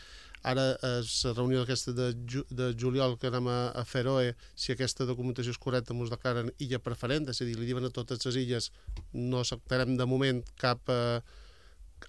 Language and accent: Catalan; Menorca, Balearic Islands, Spain; aquí som tots menorquins els que participam